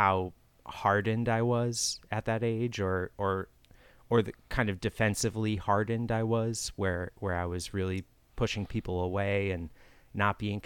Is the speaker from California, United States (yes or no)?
no; Cambridge, New York, United States; my hometown where I grew up, called, it's Cambridge, New York, which is right by, it's kind of on the border of New York and Vermont.